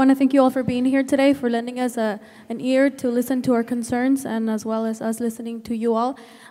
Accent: Madera, California, United States; because I'm from Madera, so we've heard a lot about Fresno

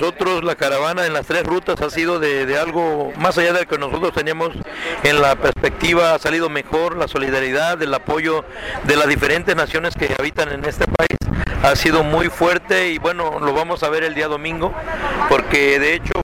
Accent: Mexico; creemos nosotros que como mexicanos no estamos en el olvido

